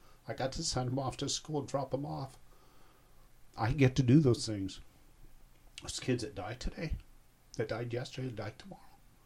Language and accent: English; Battle Creek, Michigan, United States; born there; I was born in Battle Creek, Michigan.